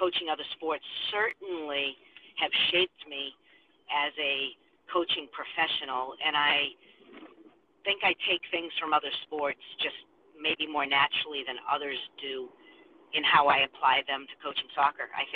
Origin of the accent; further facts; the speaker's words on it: Boston, Massachusetts, United States; My hometown is Boston